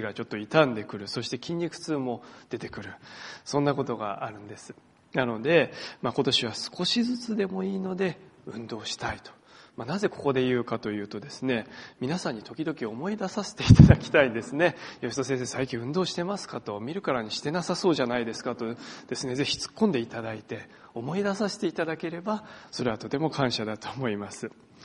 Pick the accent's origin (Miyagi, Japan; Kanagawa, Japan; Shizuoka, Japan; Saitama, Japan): Miyagi, Japan; Sendai; now in Iwaki, Japan; 年始にはですね、私の実家である仙台に少し帰省することができました